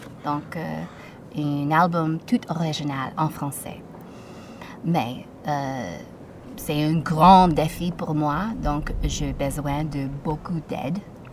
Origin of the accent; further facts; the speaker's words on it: Toronto, Ontario, Canada; first language English; French is a second language; now in Vancouver, Canada; ma maison, ici à East Vancouver, à Colombie-Britannique. Je suis anglophone. J'ai grandi à Toronto, mais j'habite à Vancouver il y a 12 ans.